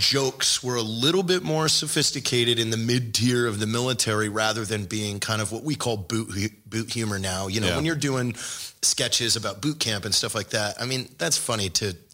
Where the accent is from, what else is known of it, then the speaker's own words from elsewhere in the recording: Washington, United States; So I'm from Washington.